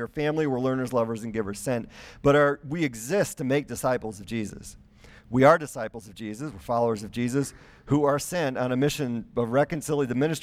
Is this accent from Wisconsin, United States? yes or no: yes; Wisconsin, United States; I'm from Wisconsin, we're into fish fries. And so maybe that's just a Wisconsin thing, you know?